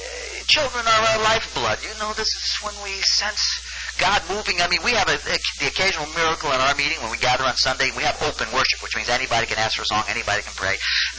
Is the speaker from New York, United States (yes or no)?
yes; New York, United States; now in California, United States; I came from New York to California.